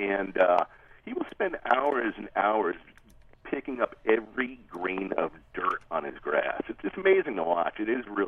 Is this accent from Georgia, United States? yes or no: no; Clifton, New Jersey, United States; I was in Clifton, New Jersey, in the beautiful white trash suburbs of Clifton.